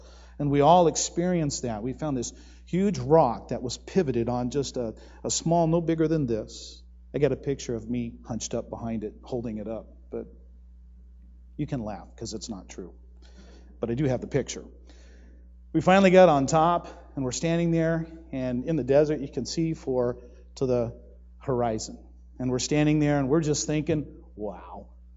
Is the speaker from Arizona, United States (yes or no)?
yes; Arizona, United States; Hey, I'm from Arizona. That wasn't thunder. Where I'm from, it lasts a long time. And literally, I hear the windows shake in my house as a kid.